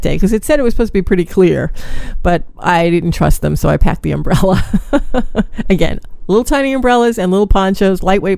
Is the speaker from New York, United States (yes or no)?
yes; Brooklyn, New York, United States; Now, I'm from Brooklyn, so I came from a seedier part of town.